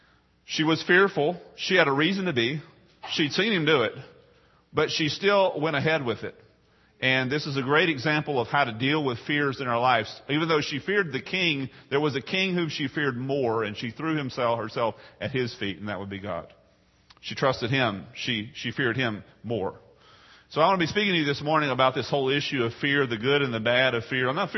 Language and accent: English; Texas, United States; I grew up in East Texas, on the border of Louisiana, in the Piney Woods. I grew up in a town very similar to Port Isabel as far as size, as far as location, on the bay, on a river, lots of water everywhere.